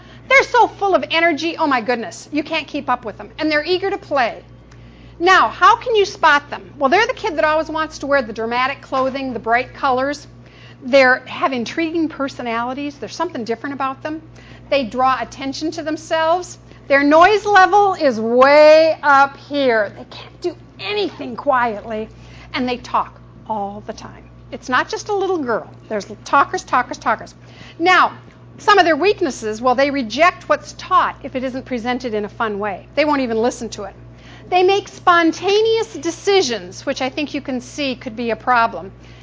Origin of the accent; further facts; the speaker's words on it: Glendale, United States; and I'm from Glendale, so I traveled a long way and got lost on the way here